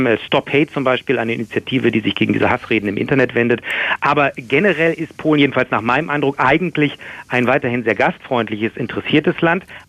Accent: Germany; ich bin ja auch als Deutscher hier natürlich nicht so auffällig wie jemand mit Kopftuch

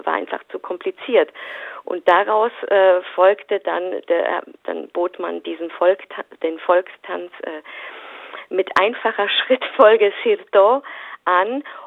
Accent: Stuttgart, Baden-Württemberg, Germany; in Stuttgart, wo ich aufgewachsen bin, da ist eine große griechische Gemeinde

